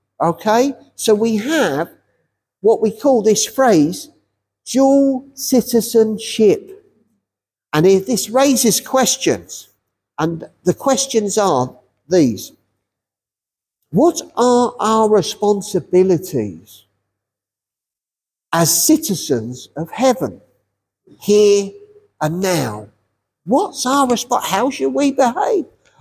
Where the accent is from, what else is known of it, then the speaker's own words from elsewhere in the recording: Hemel Hempstead, East of England, United Kingdom; Oh, I was born in Emelemstead. I'm a local lad. So naturally, I was born here in Hemel, okay?